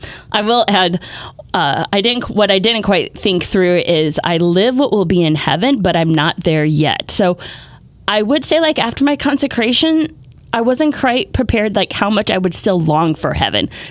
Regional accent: Nebraska, United States; now in Minnesota, United States; So I'm not originally from Minnesota. I grew up in Nebraska. But just through some of those challenges and things, like Minnesota just became home.

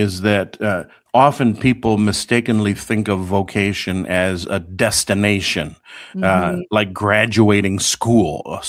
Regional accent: Cleveland, Ohio, United States; And as you know, I grew up in Cleveland, Ohio, where most of my family still lives.

